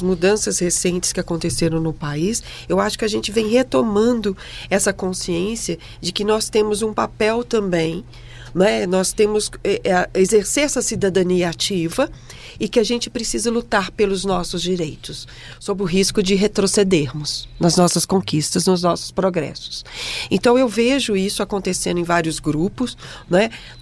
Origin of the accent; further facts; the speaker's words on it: Brazil; nós, como brasileiros